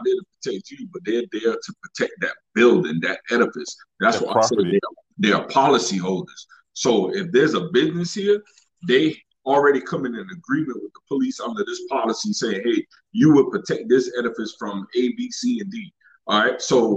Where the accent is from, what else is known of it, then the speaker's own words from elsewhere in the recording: Carolina, United States; Now I know I grew up in Carolina where we used to come to school with a gun rack in the back of the truck.